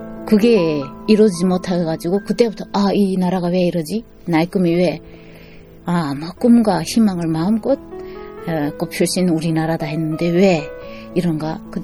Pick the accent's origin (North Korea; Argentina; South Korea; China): North Korea; born there; moved away